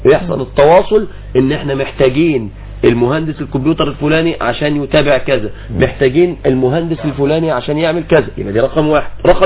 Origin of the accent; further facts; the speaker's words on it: Egypt; بلادنا مصر